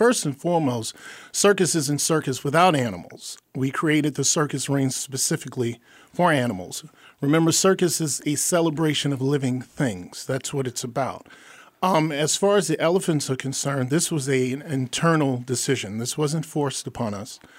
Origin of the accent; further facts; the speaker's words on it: New York, United States; Perfect, because I'm a New Yorker.